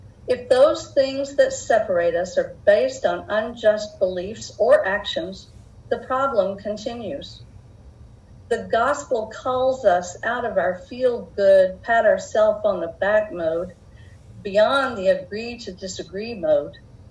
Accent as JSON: {"language": "English", "region": "Texas", "country": "United States", "said": "Yes, I am from Texas."}